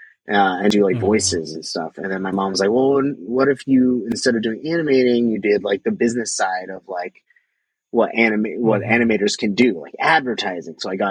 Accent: California, United States; I'm from the Bay Area, so that's not the biggest move in the world

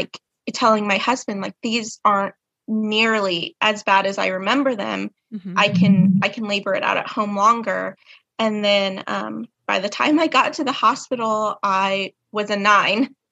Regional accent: Kansas, United States; Well, I am from Kansas.

